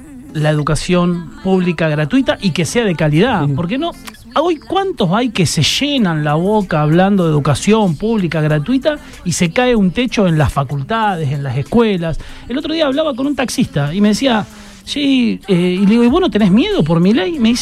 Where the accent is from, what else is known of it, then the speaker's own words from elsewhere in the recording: Argentina; la destrucción de los valores de nosotros como argentinos, de nosotros como país